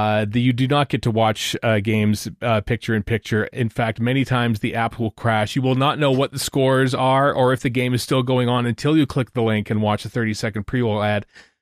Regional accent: Canada; No, I'm Canadian, but I'm limiting my choices

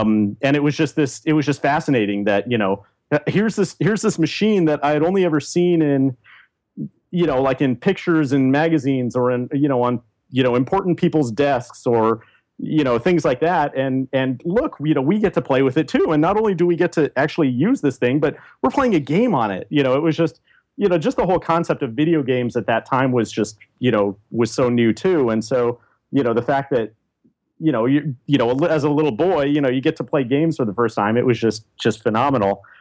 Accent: Kenya; born there; Well, you know, a long time ago when I was born in Kenya.

